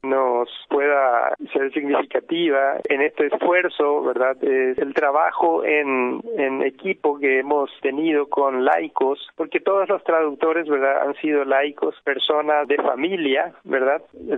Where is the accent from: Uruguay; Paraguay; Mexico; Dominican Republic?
Paraguay; born there; Porque yo soy bilingüe, he nacido en el interior del Paraguay y mi familia también es bilingüe